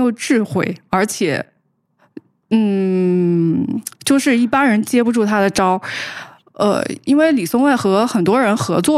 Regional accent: Xuzhou, Jiangsu, China; 我家是江苏徐州的。

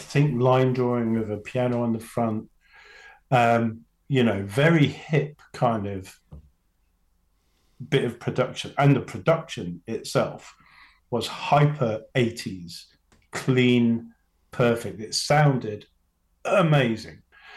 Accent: London, United Kingdom; also born or lived in Stoke-on-Trent; My home county is really London, because that's where I've grown up from the age of 11. But I was not born in London. I was born in Stoke-on-Trent.

